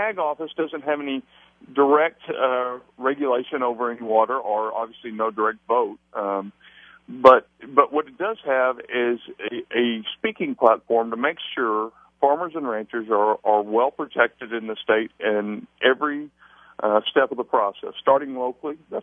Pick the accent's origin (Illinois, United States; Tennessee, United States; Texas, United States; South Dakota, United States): Texas, United States; Uvalde; I'm a farmer from Uvalde, Texas.